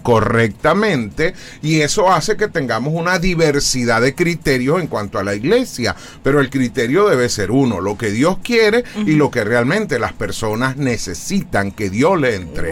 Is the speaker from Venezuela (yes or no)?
yes; Venezuela; Llevamos a todos lugares donde vamos, llevamos nuestras empanadas, nuestras arepas, nuestra manera de hablar.